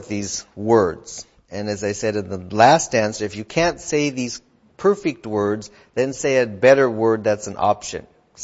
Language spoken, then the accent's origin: English; United States; That's what, from my experience as an American, we call that the executive branch.